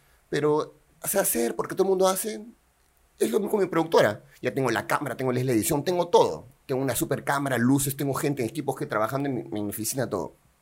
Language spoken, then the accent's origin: Spanish; Peru; Pero nosotros como peruanos queremos subir, ¿no? Hacer cosas mejores.